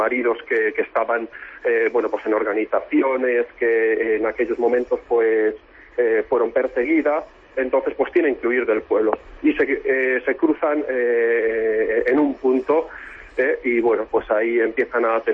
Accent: Palencia, Castile and León, Spain; Aunque nosotros somos de Palencia, pues no son tantas las oportunidades que tenemos para venir aquí a Palencia.

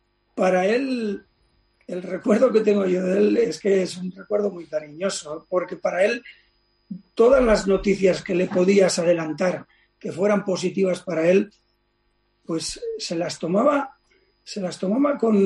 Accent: Barcelona, Catalonia, Spain; moved away as an adult; now in Badajoz, Spain; soy de Barcelona, pero yo me quedé a vivir en Badajoz porque vine aquí con 25 años

